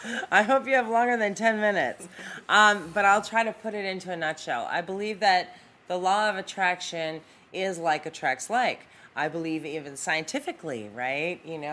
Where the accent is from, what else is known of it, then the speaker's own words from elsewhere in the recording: Boston, Massachusetts, United States; You know, I grew up in Boston under a house, and I'll tell you, in the neighborhood I grew up in, it was an ethnic neighborhood.